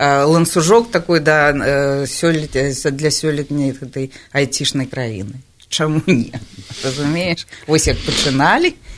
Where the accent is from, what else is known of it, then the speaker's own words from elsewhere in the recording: Belarus; Нет, мы с Беларуси.